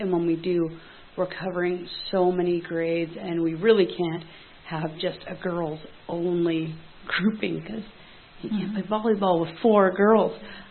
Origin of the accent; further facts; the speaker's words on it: Faro, Yukon, Canada; I'm from Faro.